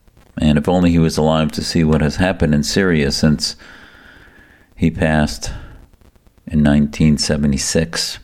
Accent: United States; to me as an American, as somebody who loves this country

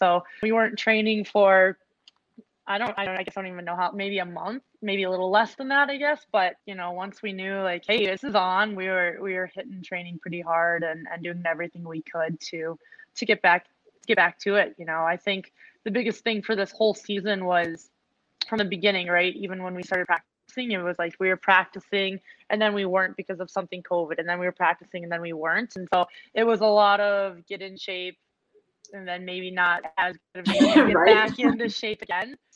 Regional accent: Minnesota, United States; I think I was super fortunate of the fact that I grew up here in Minnesota

